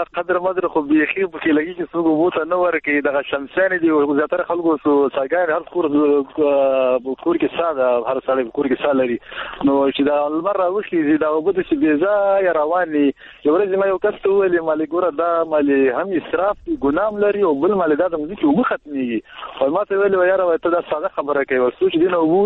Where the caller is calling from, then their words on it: Kelagai, Baghlan, Afghanistan; ما د کیلګینه د بغلان ولې